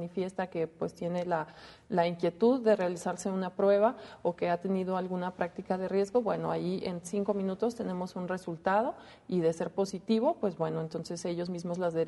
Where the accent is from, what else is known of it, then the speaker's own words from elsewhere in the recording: Mexico; padecemos como mexicanos